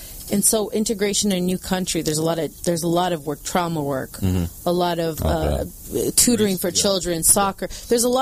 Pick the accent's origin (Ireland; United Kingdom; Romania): Romania; now in United States; I came as a refugee from Romania.